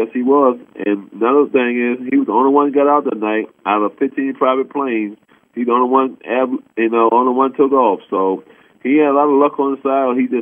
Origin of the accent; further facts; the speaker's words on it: Ohio, United States; I'm from Ohio, so.